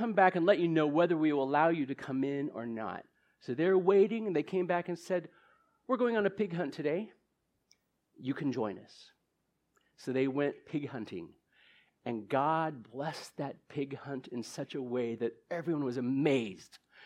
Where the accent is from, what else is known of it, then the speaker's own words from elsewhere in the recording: Cali, Valle del Cauca, Colombia; from Cali, Colombia.